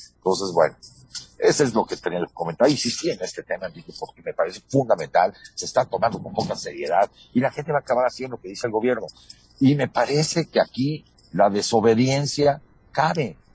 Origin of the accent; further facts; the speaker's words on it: Mexico; a mí me importa como mexicano y como padre de familia